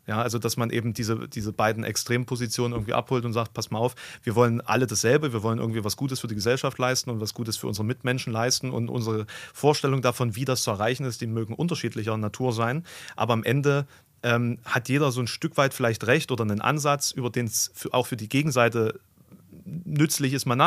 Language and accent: German; Saxony-Anhalt, Germany; Ich komme ja auch aus Sachsen-Anhalt.